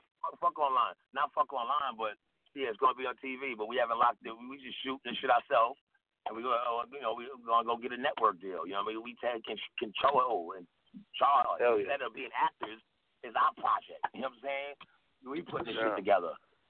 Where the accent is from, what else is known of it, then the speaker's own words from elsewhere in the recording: New York, United States; Yeah, he's from Philly. I'm from New York.